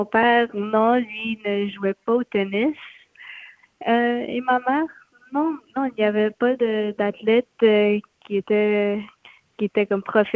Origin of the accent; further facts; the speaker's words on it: Canada; J'ai grandi ici au Canada